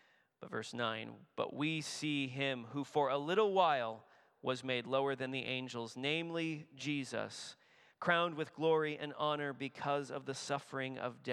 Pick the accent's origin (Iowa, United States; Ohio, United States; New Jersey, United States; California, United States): California, United States; born there; all 4 of my grandparents were born outside California. I was born in California, now we've all left.